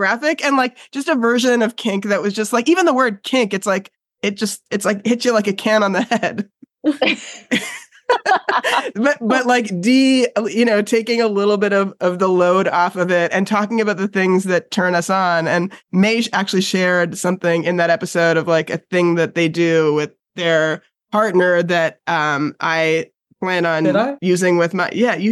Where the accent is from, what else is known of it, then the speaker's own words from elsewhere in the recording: North York, Ontario, Canada; I've come a long way from my sort of like just daughter of immigrants growing up in North York thinking I was like a straight little good brown girl the way I was expected to be.